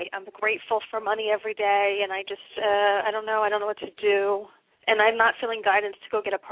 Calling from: Florida, United States

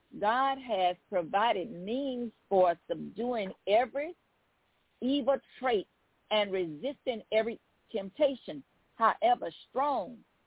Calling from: Baton Rouge, Louisiana, United States; I'm calling from Baton Rouge, Louisiana.

